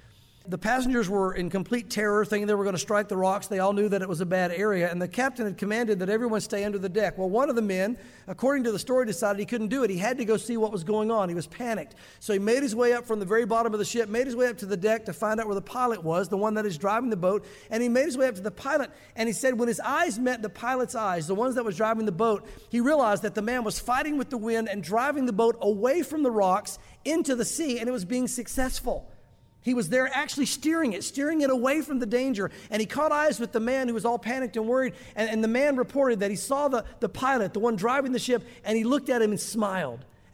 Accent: the South, United States; because again, growing up in the South, I still hear this from time to time

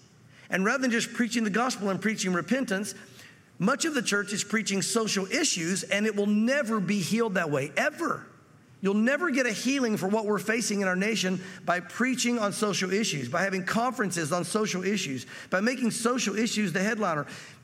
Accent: United States; I've not grown up a different color or from a different country. I'm from America and it is what it is.

